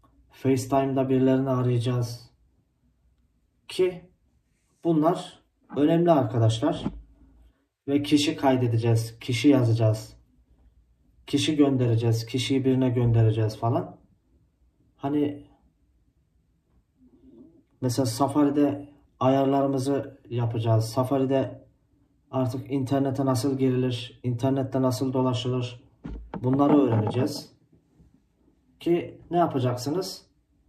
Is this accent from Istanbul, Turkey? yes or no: no; Niğde, Turkey; 2013'ten beri memleketim olan Niğde'de çalışıyorum. Şu anda hala Niğde'deyim zaten.